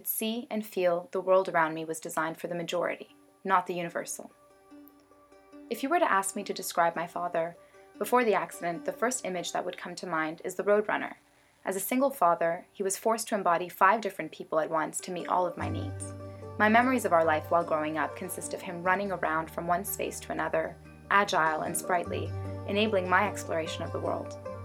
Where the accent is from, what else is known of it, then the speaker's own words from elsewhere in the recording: California, United States; I grew up in Southern California with my father